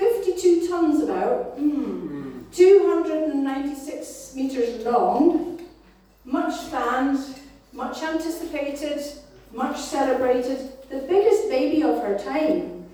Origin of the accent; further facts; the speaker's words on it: Belfast, Northern Ireland, United Kingdom; you might not know from my accent, but Belfast.